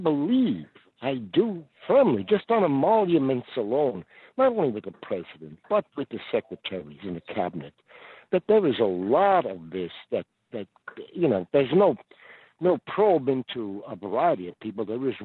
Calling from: U.S. Virgin Islands; I'm calling from the Virgin Islands.

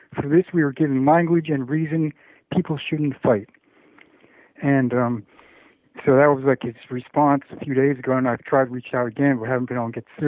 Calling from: Goleta, California, United States; I'm calling from Goleta.

